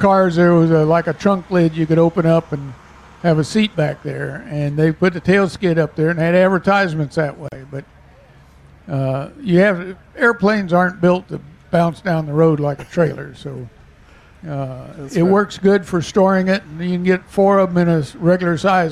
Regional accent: Kansas City, Missouri, United States; I'm from Kansas City, but I'm on the board of a museum at Marshall, Missouri.

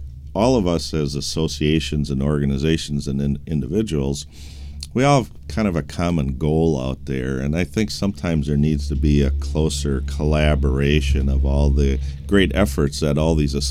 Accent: Minnesota, United States; The last student group I talked with was at in my home state in Minnesota

